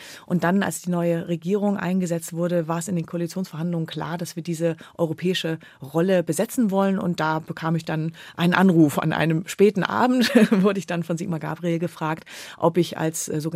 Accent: Kiel, Schleswig-Holstein, Germany; Also ich bin ja in Kiel wirklich sehr glücklich groß geworden. Es war eine tolle Stadt und Region, um da aufzuwachsen.

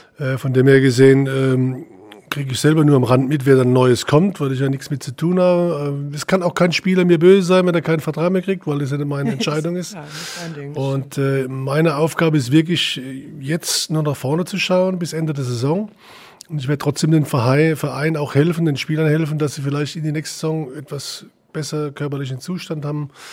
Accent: Leutershausen, Germany; Ich bin in Leutershausen groß geworden. Das ist ein kleines Ort.

